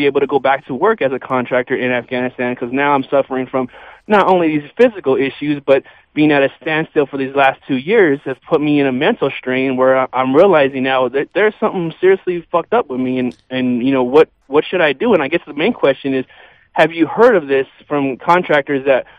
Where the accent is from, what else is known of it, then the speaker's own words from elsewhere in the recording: East LA, California, United States; I grew up in East LA, and it was a bunch of BS